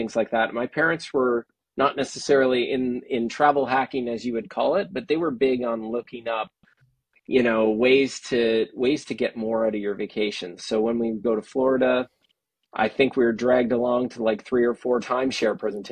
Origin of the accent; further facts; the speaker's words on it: Toronto, Ontario, Canada; I grew up in Toronto, Ontario, Canada.